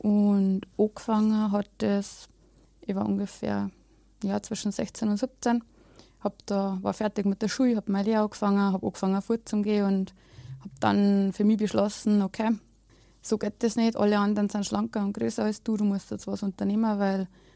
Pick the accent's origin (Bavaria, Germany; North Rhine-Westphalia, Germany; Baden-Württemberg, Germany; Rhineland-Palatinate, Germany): Bavaria, Germany; ich bin aus Bayern und aufgewachsen bin ich in einem katholischen Elternhaus.